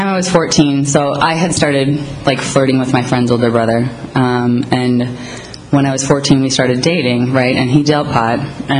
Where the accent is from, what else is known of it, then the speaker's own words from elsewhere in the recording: Minnesota, United States; I'm originally from Minnesota.